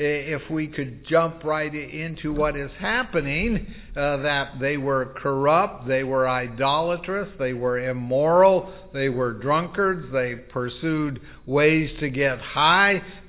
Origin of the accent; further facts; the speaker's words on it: California, United States; moved away as an adult; and I was raised in California. I didn't leave the state until I was 27. I don't really want to go back.